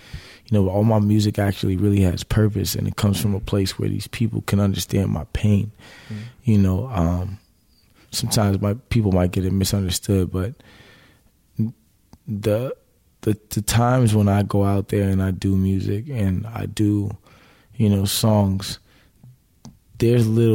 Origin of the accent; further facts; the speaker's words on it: Toronto, Ontario, Canada; born there; I was born in Toronto. Mount Sinai Hospital downtown.